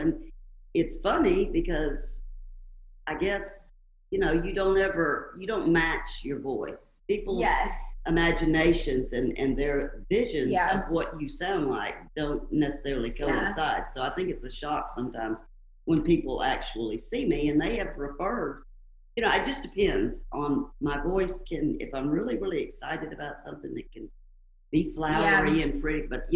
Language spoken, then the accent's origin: English; Prattville, Alabama, United States; I hail from the bad side of the tracks. I'm talking about, I'm from Prattville, Alabama. My father retired from the Air Force out of Maxville. So I graduated high school from Prattville High Sch